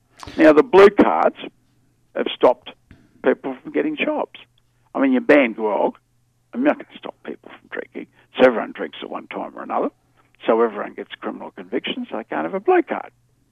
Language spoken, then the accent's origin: English; Cloncurry, Queensland, Australia; my hometown of Cloncurry is near enough to 50% blackfellow. I don't know, we're a bit of everything at Cloncurry. Call ourselves the Curry Mob.